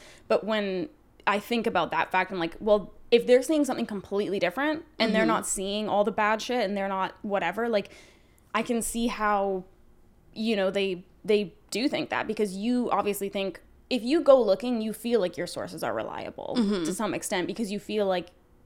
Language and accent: English; Canada; Which, I mean, part of that could be that, you know, we're Canadian, so.